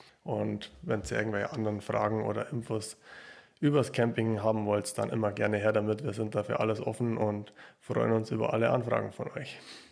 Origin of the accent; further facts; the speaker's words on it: Bavaria, Germany; da sind wir auch raus bei uns in Bayern